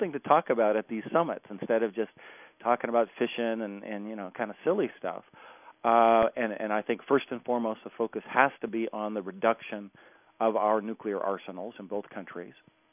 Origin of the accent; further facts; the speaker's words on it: Montana, United States; I come from Montana. We're optimistic people.